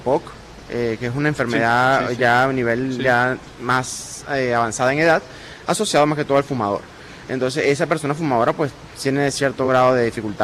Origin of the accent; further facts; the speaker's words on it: Guanare, Portuguesa, Venezuela; now in Mérida, Venezuela; Sí, señor, yo soy de Guanare.